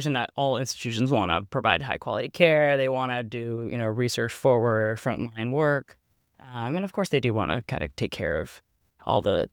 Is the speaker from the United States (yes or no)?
yes; Illinois, United States; also born or lived in Massachusetts / New York / Oregon; I grew up in the Chicago suburbs, and then I was at Harvard for my undergraduate, and then I went to Columbia for medical school